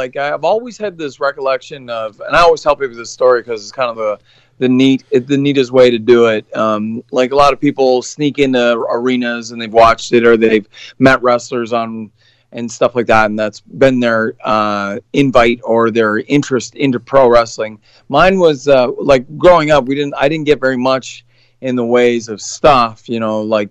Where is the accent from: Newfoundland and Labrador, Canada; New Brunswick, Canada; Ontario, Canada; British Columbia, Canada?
New Brunswick, Canada; moved away as an adult; I was born and raised in the East Coast. So New Brunswick is the one of the furthest provinces over on the Atlantic Ocean side of things. And yeah, I grew up there, a small farm kid from a real small little community.